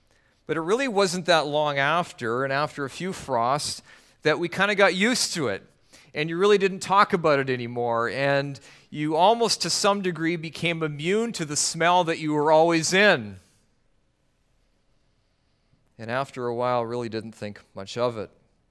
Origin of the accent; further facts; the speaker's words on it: Richmond, British Columbia, Canada; The place I grew up in Vancouver was in the suburb of Vancouver named Richmond. And in our particular area in which we lived, we were in a very pretty much a farming district.